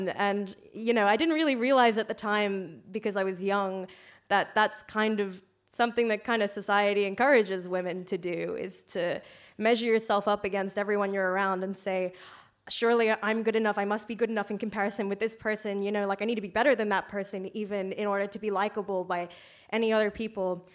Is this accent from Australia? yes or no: yes; Australia; I'm going to clarify this quickly. I'm from Australia.